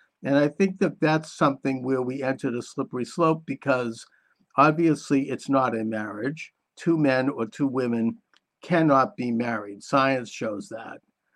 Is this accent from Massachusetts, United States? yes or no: yes; Massachusetts, United States; this all transpired in Massachusetts, my home state, in 2003